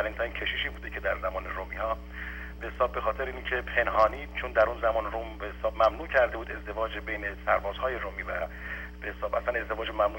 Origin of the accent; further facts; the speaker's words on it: Iran; ما ایرانی هستیم